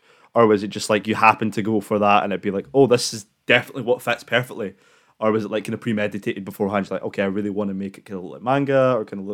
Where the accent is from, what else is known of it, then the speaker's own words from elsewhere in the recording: Scotland, United Kingdom; even though I'm from Scotland and not from London